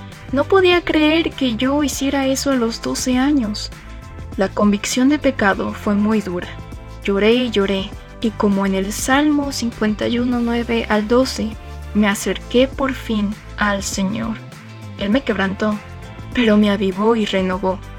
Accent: Mexico; tengo 15 años y soy de México.

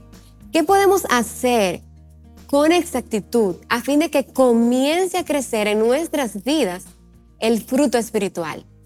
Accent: Dominican Republic; soy de la República Dominicana

